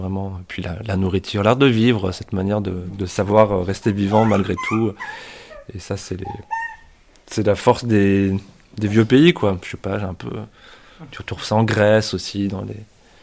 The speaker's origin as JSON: {"language": "French", "town": "Paris", "region": "Île-de-France", "country": "France", "tie": "born or raised there", "said": "moi je suis parisien. J'ai grandi dans un appartement familial dans le 5e arrondissement de Paris, dans lequel finalement mon père était né."}